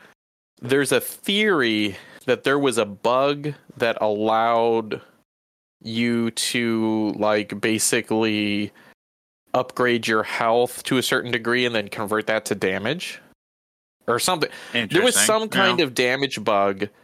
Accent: United States; And by we, I mean the United States. I'm an American.

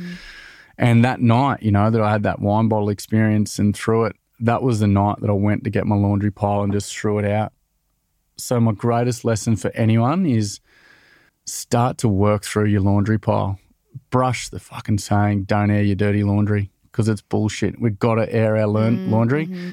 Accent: Tugun, Queensland, Australia; Yeah, I'm a boy from Tugan. Yeah, people, the smart people spell it T-U-G-A-N, but us Queenslanders, we love T-U-G-U-N, Tugans.

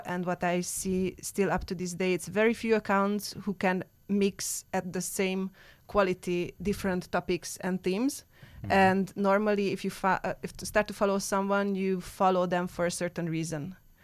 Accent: Romania; English is a second language; because I'm Hungarian from Romania.

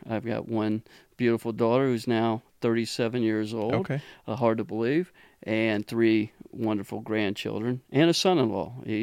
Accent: Covington, United States; I did. I'm local. I grew up in Covington.

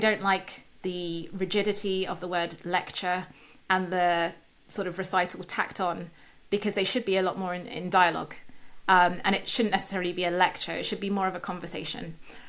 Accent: United Kingdom; I'm a British woman

